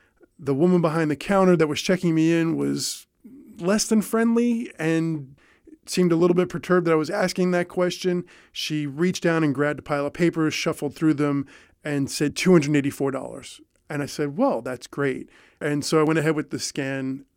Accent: St. Petersburg, Florida, United States; I'm from St. Petersburg.

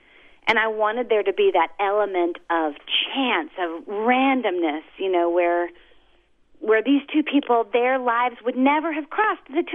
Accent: the South, United States; You know, I grew up in the South. I spent my whole life here.

